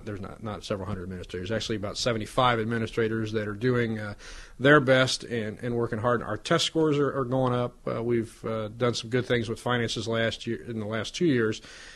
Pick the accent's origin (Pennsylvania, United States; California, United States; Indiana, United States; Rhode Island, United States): Indiana, United States; Marion; also born or lived in Melbourne, United States; And so I ended up growing up in Marion, Indiana from age three till I went in the military in 1983.